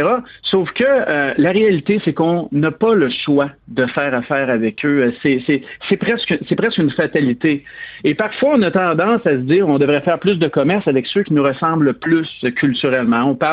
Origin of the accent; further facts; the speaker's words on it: Quebec, Canada; en tant que Québécois puis de Canadiens.